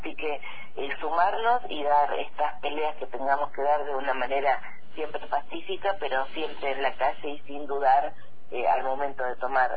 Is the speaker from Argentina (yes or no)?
yes; Argentina; es una pelea que tenemos que dar como pueblo argentino